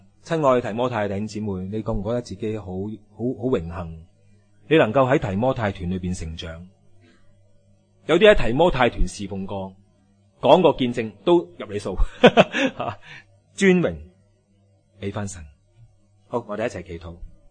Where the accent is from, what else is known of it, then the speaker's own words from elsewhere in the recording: China; 我哋中国人 真係好識吟詩作對。